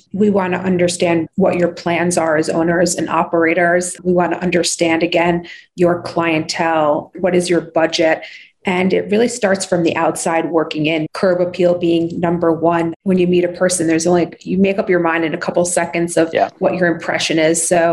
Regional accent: New York, United States; now in Deer Valley, United States; As I mentioned, born and raised in New York, my actually professional background is interior design and construction.

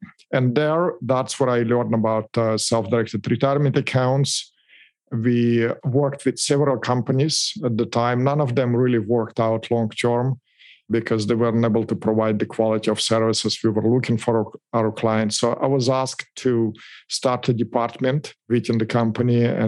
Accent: Russia; English is a second language; moved away as an adult; I'm not native here. I was actually born and raised in Russia. I immigrated here in this beautiful country, the best country on the planet, back when I was 22 years old, and I didn't speak any English.

